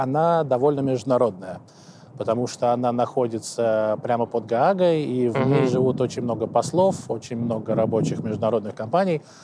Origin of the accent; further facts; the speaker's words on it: Moscow, Russia; now in Netherlands; Я переехал из Москвы.